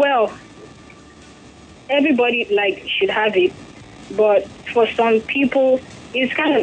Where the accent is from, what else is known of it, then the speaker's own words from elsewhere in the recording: Ecuador; from Ecuador.